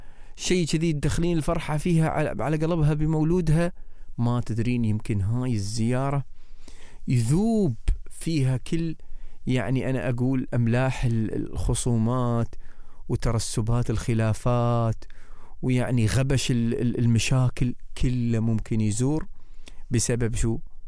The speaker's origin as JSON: {"language": "Arabic", "region": "Sharjah", "country": "United Arab Emirates", "said": "ترى بيوت الجيران كانت عندنا في الناصرية، أنا من الشارجة، الناصرية كانت عندنا مفتوحة البيوت"}